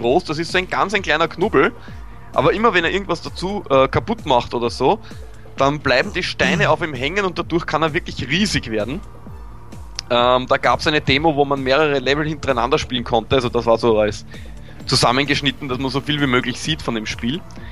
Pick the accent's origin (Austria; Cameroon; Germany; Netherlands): Austria; Wo ich als Österreicher glücklich bin